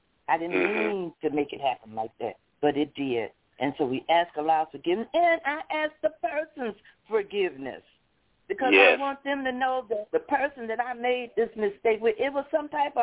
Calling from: Flint, Michigan, United States; calling from Flint, Michigan.

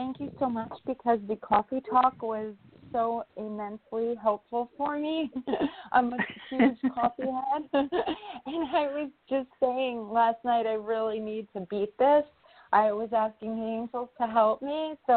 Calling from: New York, United States; I'm calling in from New York.

